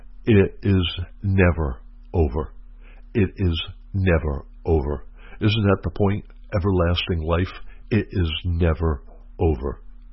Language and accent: English; New York, United States; I grew up in New York, and my brother was a New York Yankee fan.